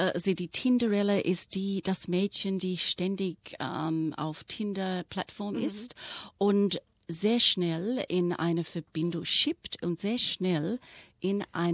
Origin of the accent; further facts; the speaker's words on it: Australia; German is a second language; Und bei uns in Australien, im australischen Englisch gab es Sheila, Broad, Chick, Chick.